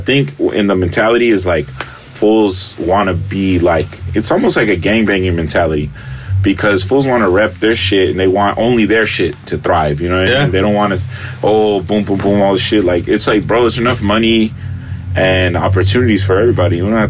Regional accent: Los Angeles, California, United States; I didn't grow up in East LA. I grew up in South Central. You know how it is, South Central, Linden Park. We're closer to Mexico culturally.

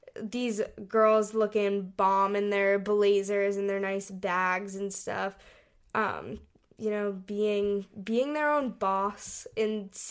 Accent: Hong Kong; born or raised there

